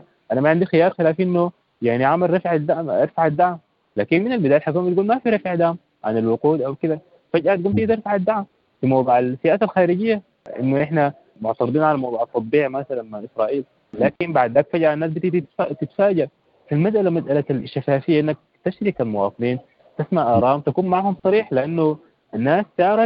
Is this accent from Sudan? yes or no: yes; Sudan; نتفق اول احنا كسودانيين كيف يدار السودان